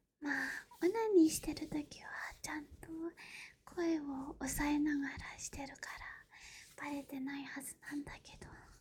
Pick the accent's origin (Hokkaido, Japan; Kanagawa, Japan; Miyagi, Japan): Kanagawa, Japan; 出身地は神奈川です。年齢は24歳で